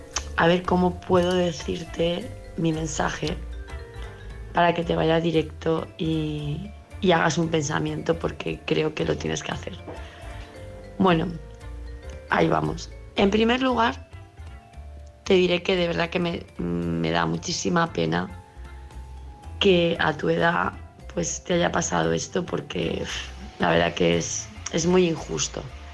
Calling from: Palma, Balearic Islands, Spain; de Palma de Mallorca.

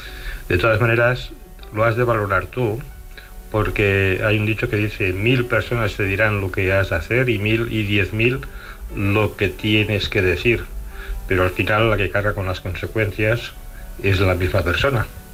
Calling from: Barcelona, Catalonia, Spain; de Barcelona.

